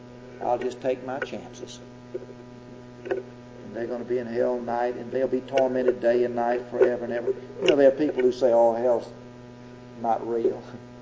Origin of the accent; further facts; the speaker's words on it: Macon, Mississippi, United States; I never will forget standing out in front of the First Baptist Church in Macon, Mississippi, my hometown.